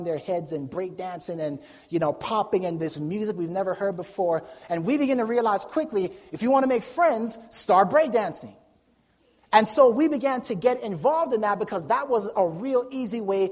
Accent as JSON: {"language": "English", "town": "New York City", "region": "New York", "country": "United States", "tie": "born or raised there", "said": "Growing up in New York City, you know, my parents still, we barely went to church."}